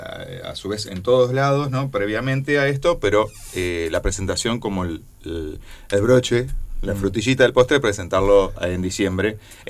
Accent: Viale, Entre Ríos, Argentina; Yo vivo en Paraná, pero nunca voy a dejar de ser de Viale. Yo voy a ser de Viale toda mi vida. Porque claro, me gusta, aparte de decirlo, que soy de Viale.

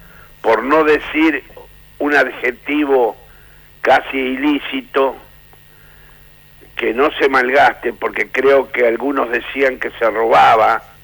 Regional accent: Paraná, Entre Ríos, Argentina; mi pueblo de la infancia, Paraná.

